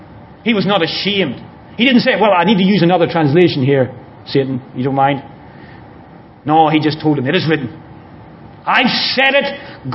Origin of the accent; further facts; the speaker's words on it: Ireland; When I grew up in Ireland